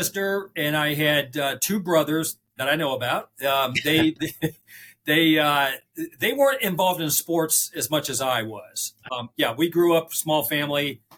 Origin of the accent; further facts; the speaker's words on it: Swanton, Ohio, United States; also born or lived in Marion; I was born in Marion, Ohio. My parents moved to Northwest Ohio in Swanton when I was young. That's where I went to grade school. And I went to Swanton High School